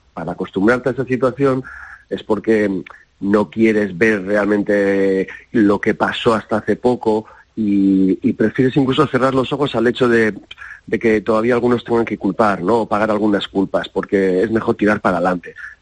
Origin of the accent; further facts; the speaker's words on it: Basque Country, Spain; no solo lo digo como vasco, sino como tipo que ha tenido otras experiencias en otros lugares